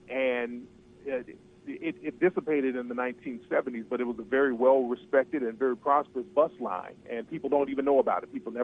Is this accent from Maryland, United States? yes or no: no; Alabama, United States; also born or lived in Detroit; Oh yeah, I was born in Detroit. You know, I went to kindergarten out there. Then they moved me down to Alabama